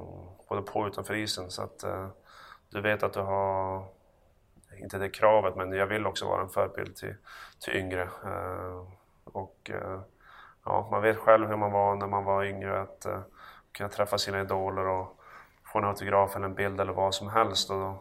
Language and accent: Swedish; Örnsköldsvik, Västernorrland County, Sweden; ge dem den uppväxt man hade själv hemma i Övik, det är oerhört bra.